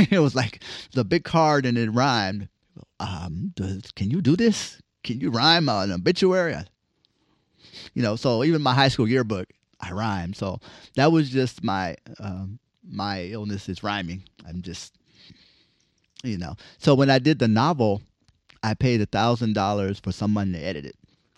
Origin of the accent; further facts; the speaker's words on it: Los Angeles, California, United States; I'm from South Central, so I know how to, you know, do what I did.